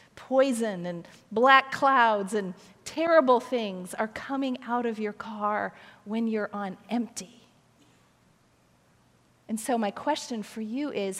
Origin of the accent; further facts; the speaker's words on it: Ohio, United States; She went to Ohio State. I was from Ohio.